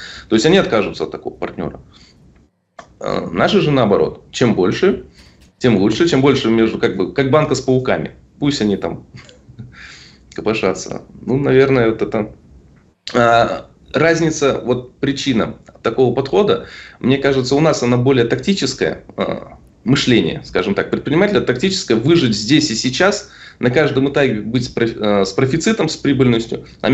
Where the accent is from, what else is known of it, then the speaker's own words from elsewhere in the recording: Russia; какие-то сложности из-за того, что я из России.